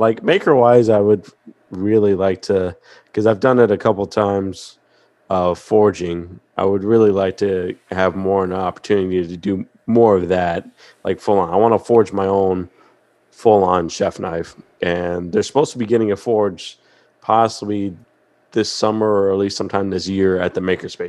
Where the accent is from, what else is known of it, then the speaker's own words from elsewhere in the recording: Florida, United States; I'm from South Florida.